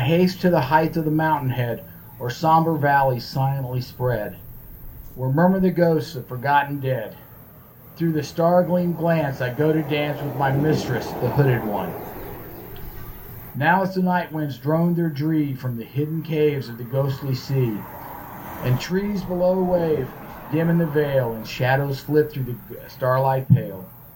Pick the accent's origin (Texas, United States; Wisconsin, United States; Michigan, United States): Texas, United States; Houston; By the way … from Houston. This is one of my favorites. I'm an old oil field guy